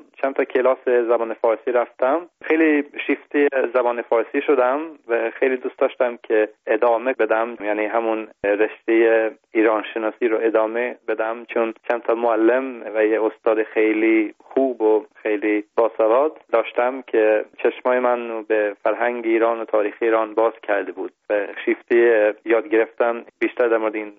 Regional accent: Sweden; Persian is a second language; also born or lived in Tehran, Iran; و سال 51 ایرانی در تهران به دنیا آمدم و الان 37 ساله که در کشور سوئد زندگی میکنم.

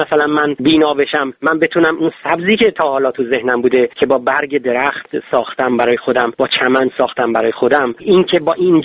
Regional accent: Iran; now in Germany; ما هم دیگه رو خیلی وقت بود میشناختیم از ایران و من اومدم به آلمان

